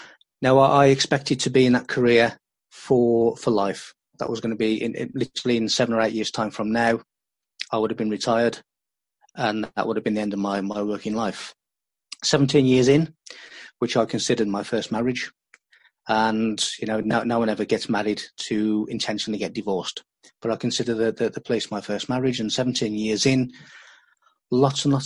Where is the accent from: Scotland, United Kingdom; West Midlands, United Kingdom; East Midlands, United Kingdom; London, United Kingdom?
West Midlands, United Kingdom; born there; I was born in the West Midlands in the UK, which is where I stopped predominantly for the mass part of my life, just moving around a very, very small geographic area.